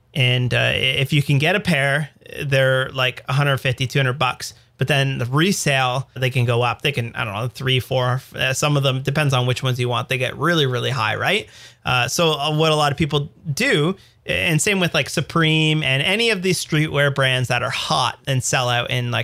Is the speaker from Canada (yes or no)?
yes; Canada; why would you need to buy US postage as a Canadian, right?